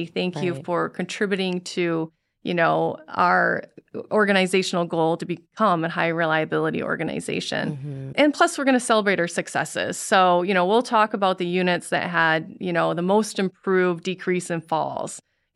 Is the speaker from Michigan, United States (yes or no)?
yes; Alpena, Michigan, United States; Well, I love the Speak Up Award, and I'm from Alpena, so I'm very grateful that Alpena won.